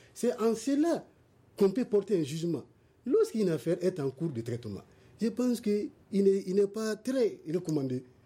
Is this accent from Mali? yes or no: yes; Mali; Nous sommes tous des Maliens